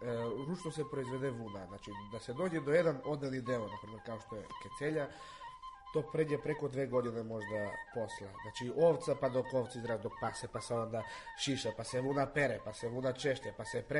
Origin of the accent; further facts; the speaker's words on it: Svrljig, Zaječar District, Serbia; iz Svrljig sam, rodom iz Svrljig, starinom po oce i Šljivovik, po majku iz Radmirovac. 2000. sam godište